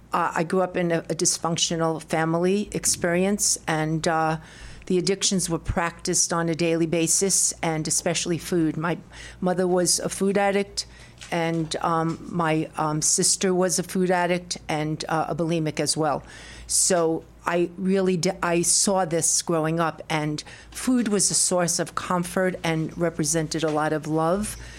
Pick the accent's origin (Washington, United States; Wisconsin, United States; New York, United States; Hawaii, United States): New York, United States; Brooklyn; now in Asheville, United States; Yes, I come from Brooklyn, New York, and I'm proud of my accent.